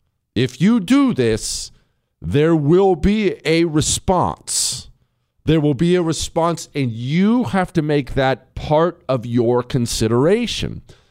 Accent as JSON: {"language": "English", "country": "United States", "said": "And this is one of the things as Americans, me, I'll make it about me, as an American, this is one of those things that I have not really dwelled much on in my life."}